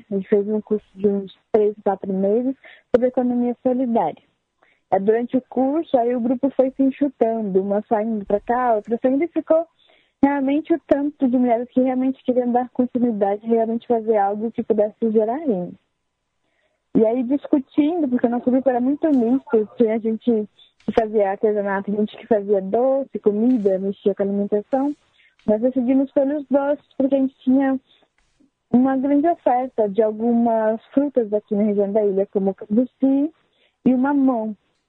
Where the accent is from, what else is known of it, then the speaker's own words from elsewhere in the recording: São Paulo, Brazil; há mais ou menos uns 20 anos a gente veio pra cá e eu cresci aqui na Ilha do Bororé mesmo, né, vivendo nesse clima, assim, bem rural, bem de chácara.